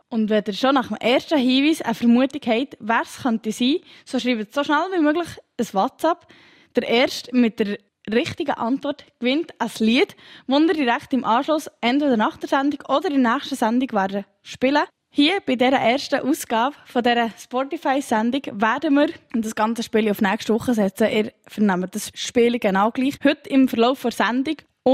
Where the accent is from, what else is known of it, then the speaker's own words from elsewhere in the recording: Bönigen, Bern, Switzerland; Mein Heimatort ist auch Bönigen.